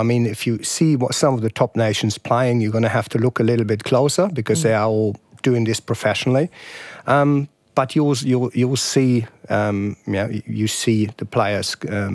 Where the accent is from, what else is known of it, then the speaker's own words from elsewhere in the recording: Germany; growing up in Germany, it's football is sort of a football and a jersey is given to you when you're born.